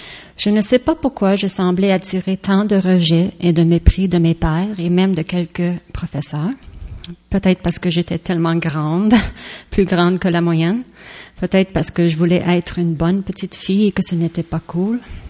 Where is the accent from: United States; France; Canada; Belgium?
Canada; Montreal, Quebec; born there; French is a second language; Je suis née à Montréal. Mes parents venaient de l'Estonie. C'est un petit pays près de la Scandinavie et qui, pendant la guerre, avait été annexé par la Russie. Nous parlions l'estonien et l'anglais à la maison.